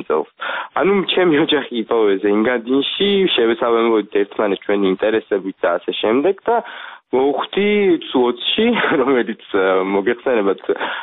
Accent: Kakheti, Georgia; მე წარმოშობით კახელი ვარ

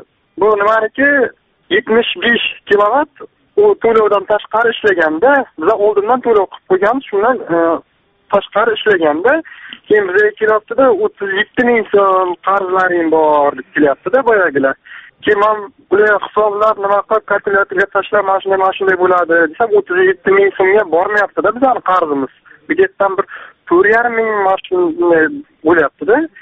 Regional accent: Chiroqchi, Qashqadaryo Region, Uzbekistan; Men Chiroqchidanman. Qashqadaryo viloyati Chiroqchi tumanidan … Yoshim 27 da.

